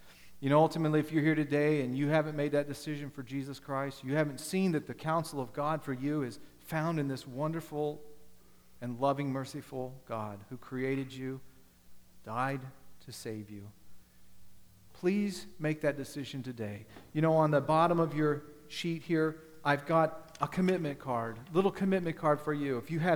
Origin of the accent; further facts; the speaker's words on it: Ohio, United States; In case you don't know, I'm from Ohio.